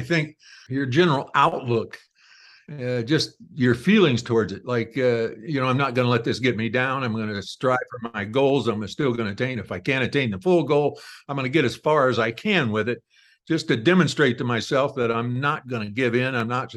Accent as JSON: {"language": "English", "region": "Ohio", "country": "United States", "tie": "born or raised there", "also_born_or_lived": "Alaska", "said": "But I enjoy it, because that's how I grew up in Ohio. I put that in the book and talked about my childhood in Ohio and how I loved nature so much."}